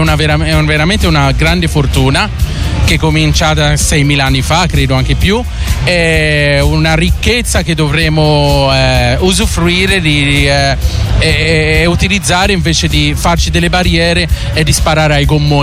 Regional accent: Lebanon; first language Arabic; Italian is a second language; Io vengo dal Libano e quindi da lì abbiamo cominciato a pensare a fare proprio canzoni nostre

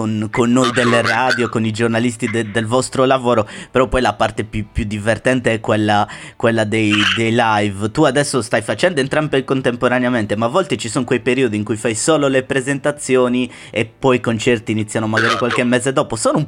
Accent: Sardinia, Italy; ovviamente, essendo sardo

